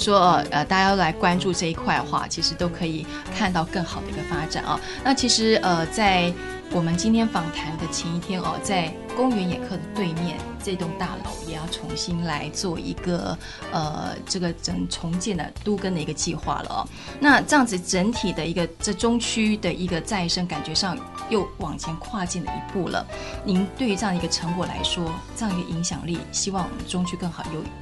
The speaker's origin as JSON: {"language": "Chinese", "region": "Taichung", "country": "Taiwan", "said": "我们台中人自己来再造啊"}